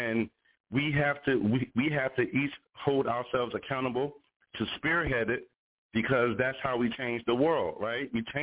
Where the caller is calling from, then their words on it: Philadelphia, Pennsylvania, United States; Yes, I'm calling from Philadelphia.